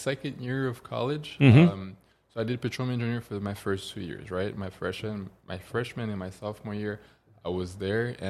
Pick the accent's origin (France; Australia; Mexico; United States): France; born there; first language French; English is a second language; I was born in France, growing up speaking French.